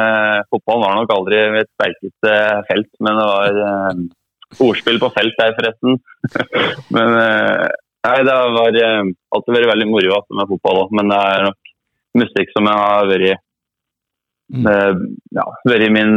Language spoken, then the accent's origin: Norwegian; Gjøvik, Innlandet, Norway; Jeg kommer fra Bybroa. Nei, Gjøviks beste vestkant, som jeg kaller det. Veldig koselig liten plass.